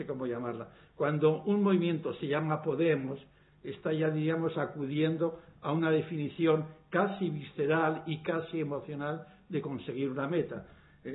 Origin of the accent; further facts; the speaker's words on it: Bilbao, Basque Country, Spain; Yo digo, pues esta es mi tierra también. No os doy más propiedad sobre ella que yo, que soy bilbaíno.